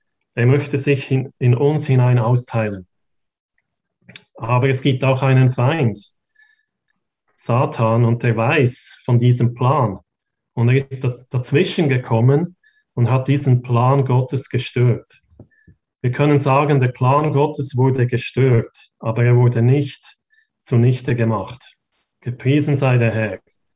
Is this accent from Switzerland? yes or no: yes; Switzerland; Ich komme aus der Schweiz und wohne in Bern.